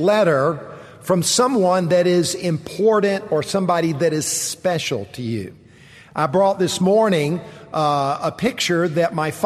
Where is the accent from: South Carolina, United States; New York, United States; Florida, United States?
South Carolina, United States; Columbia; I grew up in Columbia, not far from here, and as a kid growing up, I didn't realize it at the time, but my dad used to take me to the Masters.